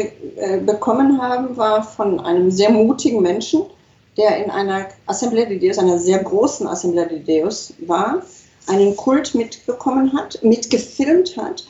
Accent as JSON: {"language": "German", "country": "Germany", "said": "ich bin Deutsche, ich habe Freunde, wir leben im Moment bei Familie."}